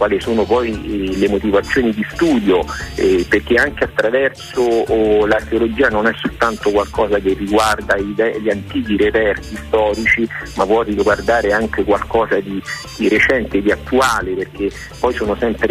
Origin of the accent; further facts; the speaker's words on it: Latina, Lazio, Italy; now in United Kingdom; noi siamo di Latina, quindi anche se ormai viviamo in Inghilterra siamo legati a questo territorio e l'amiamo